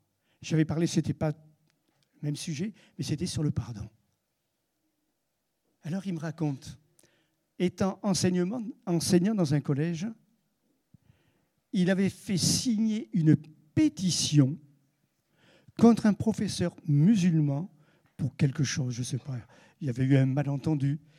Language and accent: French; France; moi, les Français, je suis Français